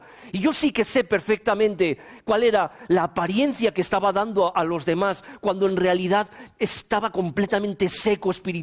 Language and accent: Spanish; Valladolid, Castile and León, Spain; tuve la oportunidad de volver a mi ciudad natal, Valladolid